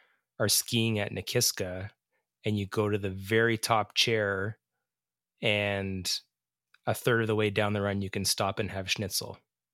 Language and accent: English; Calgary, Alberta, Canada; growing up in Calgary and kind of knowing the Rockies scene